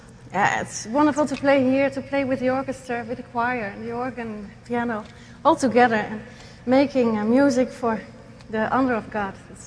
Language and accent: English; Netherlands; I come from the Netherlands, and it was a long flight, 11 hours yesterday.